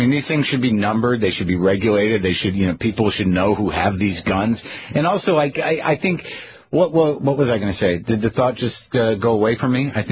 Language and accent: English; New Mexico, United States; I mean, I grew up in New Mexico. I've taken guns out.